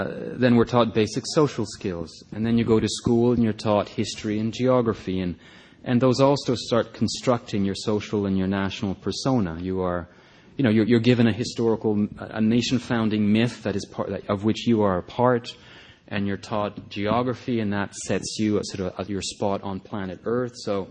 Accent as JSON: {"language": "English", "region": "Quebec", "country": "Canada", "said": "I'm from Quebec, I'm French-Canadian. But both sides of my parents, of my families, have been in Quebec for over 300 years. So even my roots in France are incredibly distant."}